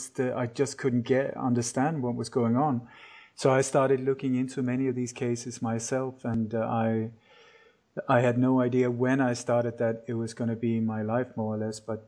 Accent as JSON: {"language": "English", "country": "Sweden", "tie": "born or raised there", "also_born_or_lived": "Denmark", "said": "I was born in Denmark, but I grew up in Sweden, and that was where I was working as a journalist."}